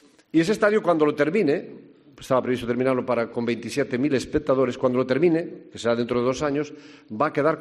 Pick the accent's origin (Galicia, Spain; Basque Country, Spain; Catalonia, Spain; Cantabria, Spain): Galicia, Spain; pero yo espero, como gallego de bien, pues que podamos tener, quizá no una, posiblemente dos.